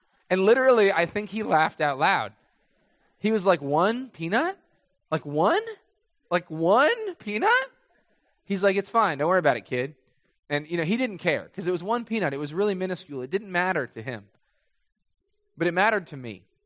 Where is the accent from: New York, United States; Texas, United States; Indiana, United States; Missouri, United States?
Indiana, United States; Carmel; I grew up here in Carmel. So I was a little kid in that grocery store.